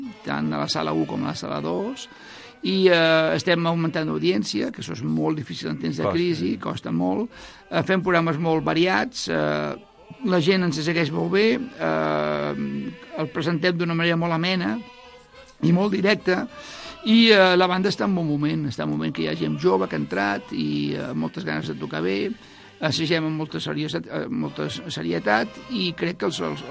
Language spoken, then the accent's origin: Catalan; Barcelona, Catalonia, Spain; oh, soc de Barcelona. Ah, Barcelona, Spain. I jo dic, bueno, sí, Spain, d'acord, però nosaltres som catalans i parlem diferent.